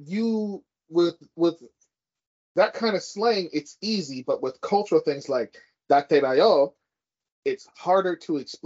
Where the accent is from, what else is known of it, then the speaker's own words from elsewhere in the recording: California, United States; So as a Californian versus the whole ass world, it's kind of like when we say hella.